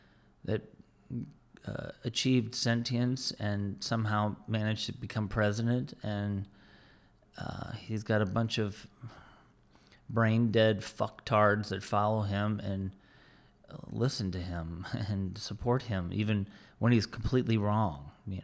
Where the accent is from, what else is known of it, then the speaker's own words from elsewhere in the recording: United States; as an American, I am sorry, and I am embarrassed, okay, about the way my country has been acting